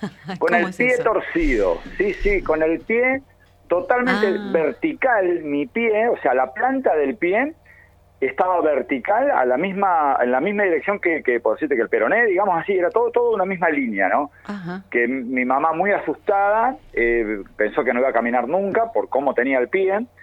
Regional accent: Elisa, Santa Fe, Argentina; Hoy tiene 3.000 habitantes mi pueblo, que mirá es Elisa. Y antes que la gente malinterprete, porque muchos confunden con Villa Elisa, que es Entre Ríos. Mi pueblo es Elisa, solamente, ¿sí? Y es en Santa Fe, obviamente, ¿no?

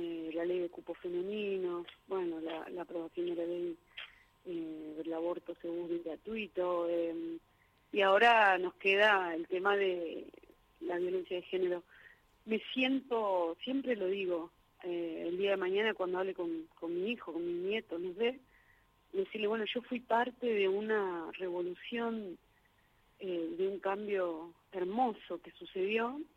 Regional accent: La Matanza, Buenos Aires Province, Argentina; nosotros somos el conurbano bonaerense, eso también, de Matanza.

